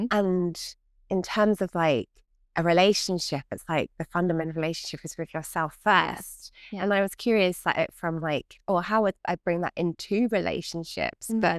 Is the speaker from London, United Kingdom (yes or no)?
yes; London, United Kingdom; I grew up in London